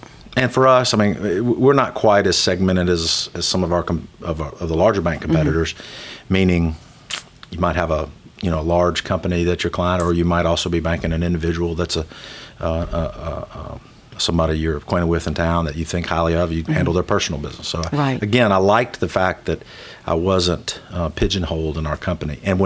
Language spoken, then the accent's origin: English; Ruston, Louisiana, United States; I grew up in Ruston, Louisiana, and real proud of my hometown and my North Louisiana background for many generations.